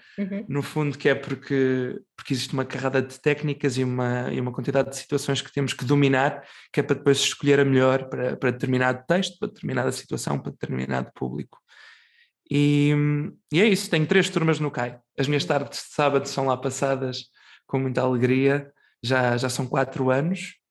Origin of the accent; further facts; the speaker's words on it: Figueira da Foz, Coimbra, Portugal; Tenho-me a mim, que sou da Figueira